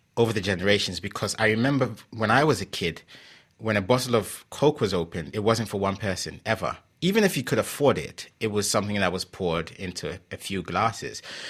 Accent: Ghana; English is a second language; also born or lived in England; I was born in England when my parents were studying. So I went to Ghana at the age of 3 or 4. At the time, I spoke English and Ga.

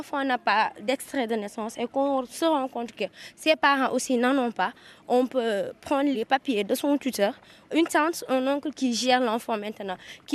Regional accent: Kolda, Senegal; born there; J'ai 15 ans. Je suis née à Kolda.

